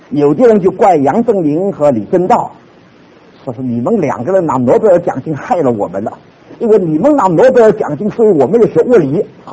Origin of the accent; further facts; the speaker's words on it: China; 我们中国的同学或者我们中国人，我们常常犯到这个的毛病